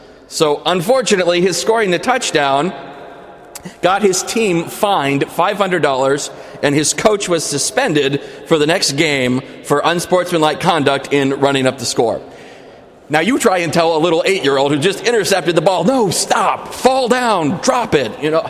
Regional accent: Kansas City, Missouri, United States; now in Washington, United States; Now, I am from Kansas City. I'm here living, studying at Catholic U, studying canon law.

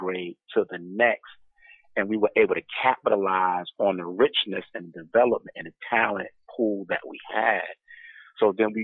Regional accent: New York, United States; now in Baltimore, United States; I'm very familiar, Brother Najee, with Blue Nile. I'm originally from New York.

